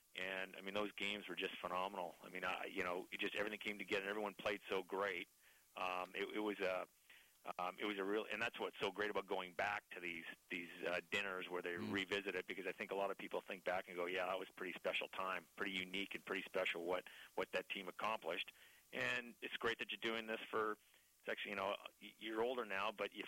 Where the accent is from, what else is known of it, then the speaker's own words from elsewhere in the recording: Vancouver, British Columbia, Canada; I grew up and raised in East Vancouver, went to Notre Dame High School